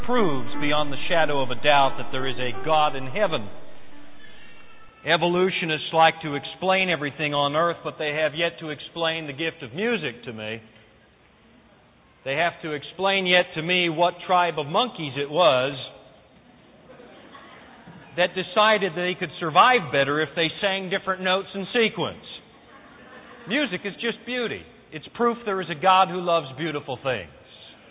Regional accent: Northern Canada, Canada; I'm from Canada originally. As a matter of fact, I'm from northern Canada, and I lived in places where it snowed 8 or 9 months of the year, and we had 40 below for at least 3 straight months where I grew up

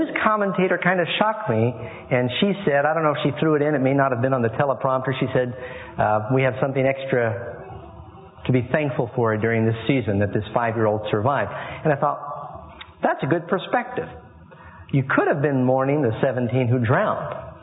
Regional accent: Miami, Florida, United States; We grew up in Miami, and a lot of my classmates were some of these Cuban kids who had immigrated

